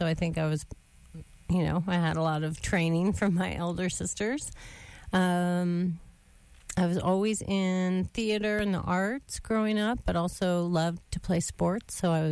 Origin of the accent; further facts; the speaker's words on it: Cold Spring Harbor, New York, United States; I am one of five kids. I grew up on Long Island.